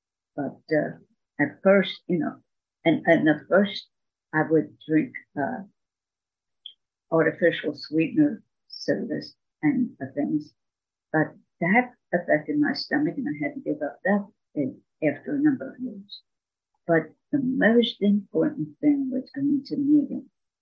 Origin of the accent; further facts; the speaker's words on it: New Jersey, United States; moved away as an adult; also born or lived in Delaware / Michigan; I grew up in South New Jersey in Philadelphia area. And we have moved to Delaware, and then we moved to Michigan, the Detroit area.